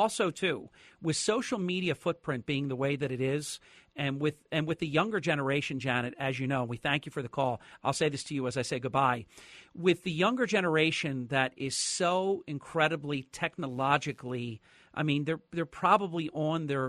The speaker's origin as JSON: {"language": "English", "region": "New Jersey", "country": "United States", "said": "And I will tell you, my home state of New Jersey has some credibility"}